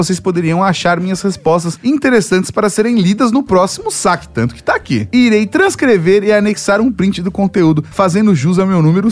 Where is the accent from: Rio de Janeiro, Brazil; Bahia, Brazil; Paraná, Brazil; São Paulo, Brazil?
Rio de Janeiro, Brazil; Niterói; Tenho 31 anos, sou de Niterói, Rio de Janeiro.